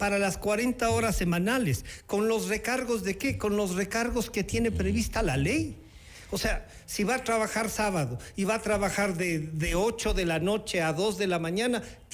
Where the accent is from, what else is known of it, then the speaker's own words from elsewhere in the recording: Latacunga, Cotopaxi, Ecuador; en mi ciudad natal, en La Tacunga